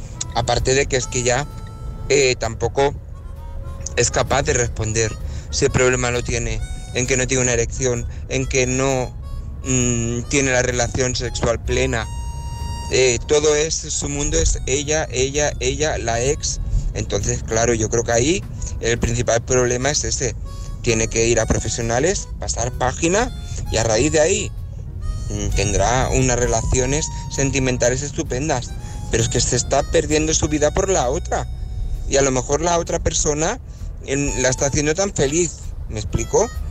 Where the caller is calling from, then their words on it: Barcelona, Catalonia, Spain; de Barcelona.